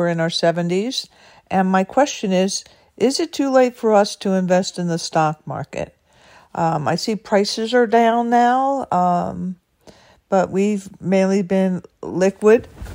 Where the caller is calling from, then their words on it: California, United States; I'm from Southern California, north of San Diego.